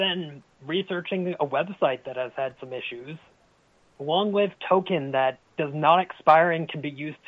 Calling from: Massachusetts, United States; Massachusetts.

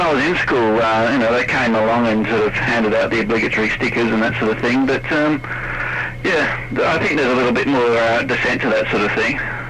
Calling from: Melbourne, Victoria, Australia; calling from Melbourne, Australia.

